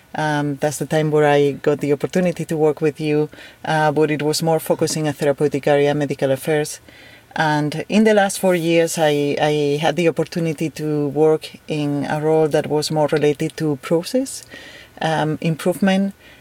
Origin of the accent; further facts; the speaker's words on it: Spain; I am from Spain.